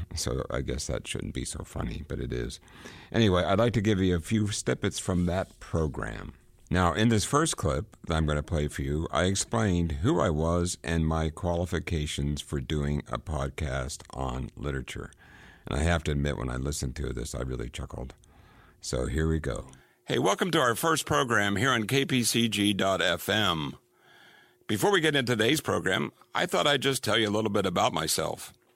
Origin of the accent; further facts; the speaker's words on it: Ireland; And most important of all, I'm Irish, which gives me the gift of gab.